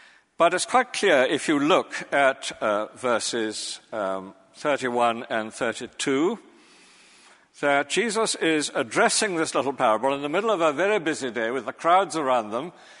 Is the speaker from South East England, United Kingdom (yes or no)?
yes; Lewes, South East England, United Kingdom; I was brought up in Lewes, which is a county town, and the assizes are held there